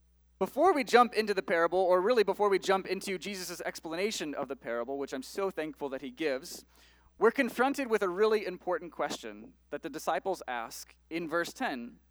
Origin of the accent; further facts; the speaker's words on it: Hazelwood, United States; So I grew up in Hazelwood and have been at Chatham my whole life, really.